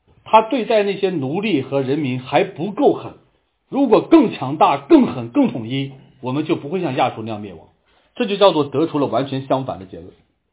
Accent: Shanxi, China; 我是山西人嘛，我们那个霍州北边有一个小城市小县城，很多人都听过，叫做洪洞，

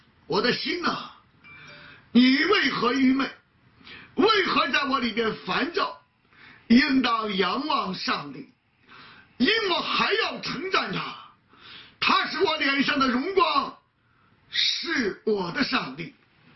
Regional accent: China; 那我们中国人都熟悉啊，关关雎鸠啊，在河之洲啊，窈窕淑女啊，君子好逑。

